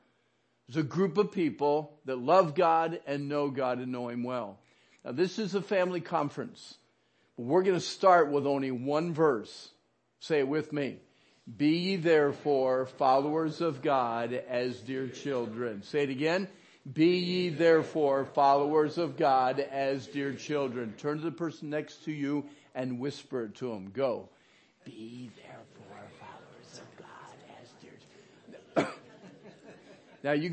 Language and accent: English; Orangeville, Pennsylvania, United States; You know, it's so cool to be back in Pennsylvania. It is. I grew up here in Orangeville.